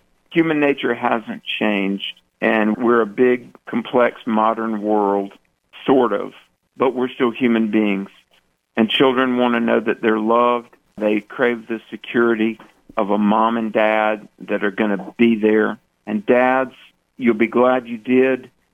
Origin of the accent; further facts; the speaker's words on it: North Carolina, United States; You know, just hours ago, I landed in North Carolina, my home state.